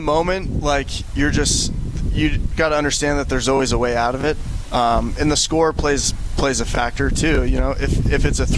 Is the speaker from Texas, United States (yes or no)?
yes; Houston, Texas, United States; also born or lived in Detroit / Chicago; I was born in Detroit. We've quickly moved to Chicago before settling in Houston by the time I was like 4 years old.